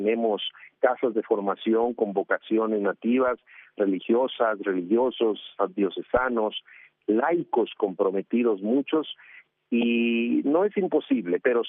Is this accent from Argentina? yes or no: no; Guatemala; Yo lo digo como guatemalteco, porque soy misionero